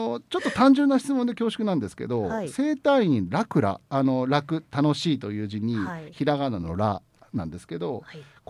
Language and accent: Japanese; Mitsuke, Niigata, Japan; 僕の地元の見つけでもラはつけますね。新潟全体的に結構